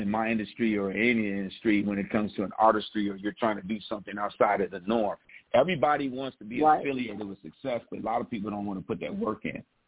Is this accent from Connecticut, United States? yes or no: no; Toledo, Ohio, United States; Back when I was in high school, I grew up in Toledo, Ohio.